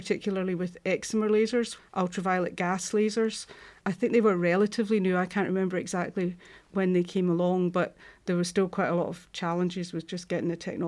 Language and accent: English; Glasgow, Scotland, United Kingdom; I was born and brought up in Glasgow, went to school in Glasgow, and then moved away to go to university. But after kind of early stages of my career, I just wanted to come back to Glasgow.